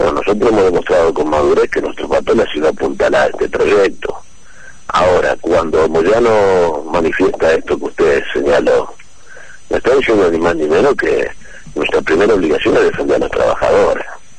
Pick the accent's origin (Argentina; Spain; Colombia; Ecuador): Argentina; somos los habitantes de la República Argentina